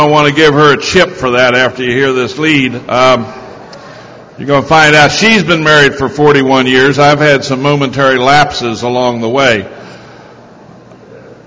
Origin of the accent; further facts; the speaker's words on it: Hagerstown, Maryland, United States; I am from Hagerstown, Maryland, and I am a member of the very cleverly named Hagerstown Group of Alcoholics Anonymous.